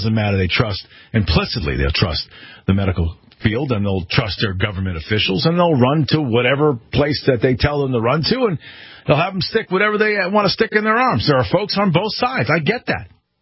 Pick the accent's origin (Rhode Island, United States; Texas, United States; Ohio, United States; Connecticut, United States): Connecticut, United States; the suits in Washington or here in my home state of Hartford, what they tell me.